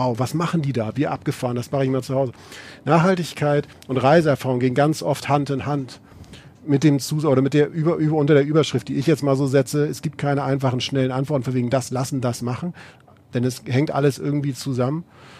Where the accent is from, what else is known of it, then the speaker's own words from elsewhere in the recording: Northern Germany, Germany; Ich werde in meine alte Heimat nach Norddeutschland fahren.